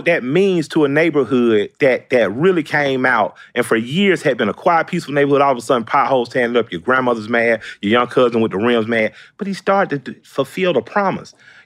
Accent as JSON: {"language": "English", "region": "the South", "country": "United States", "said": "But I'm from the South. We've dealt with a lot of racists."}